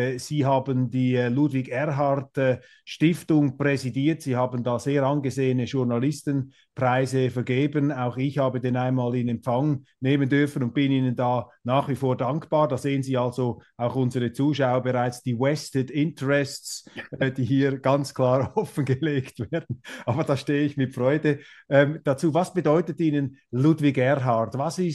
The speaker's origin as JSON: {"language": "German", "country": "Switzerland", "said": "wenn man als Schweizer in Deutschland ist, der wird oft betont"}